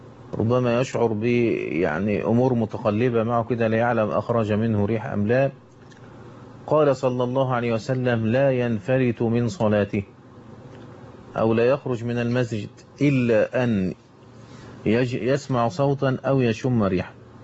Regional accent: Egypt; عندنا في مصر هنا أماكن زي الجيزة وزي البلبيس شرقية، أماكن زي السنبلوين في الدقهلية

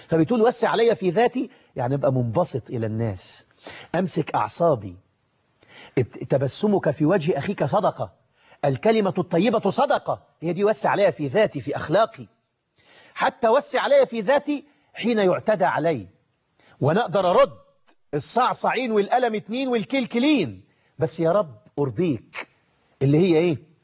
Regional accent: Egypt; زي الناس ما بيقولوا عندنا في مصر كده

